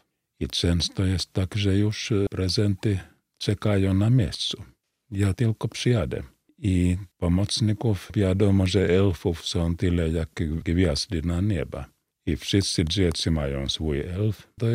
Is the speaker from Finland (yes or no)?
yes; Finland; Polish is a second language; u nas w Finlandii często jest tak, że ktoś tylko jest na drzwi, knock, i tam prezenty czekają.